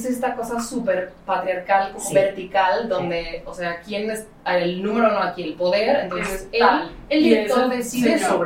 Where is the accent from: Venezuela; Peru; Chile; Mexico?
Mexico; also born or lived in Spain; yo como viví en España todos mis 20 años, yo era como, soy mexicana y nadie me veía como mexicana por ser blanca.